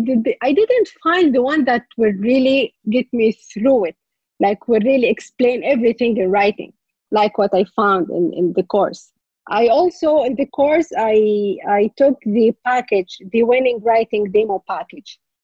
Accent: Saudi Arabia; English is a second language; I'm from Saudi Arabia.

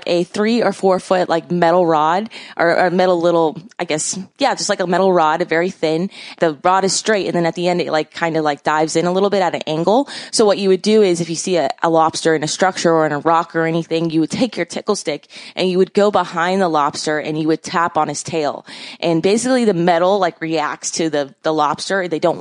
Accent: Miami, Florida, United States; So I was born in Miami, Florida. I am a third generation Floridian. So back down there, I basically grew up with my family.

